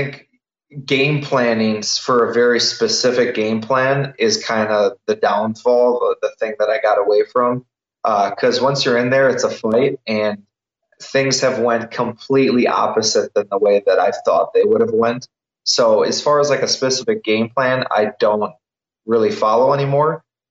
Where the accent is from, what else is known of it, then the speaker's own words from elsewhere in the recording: Milwaukee, Wisconsin, United States; I'm a huge Wisconsin person. You know, born and raised in Milwaukee, and I really have a lot of pride about my city and my state.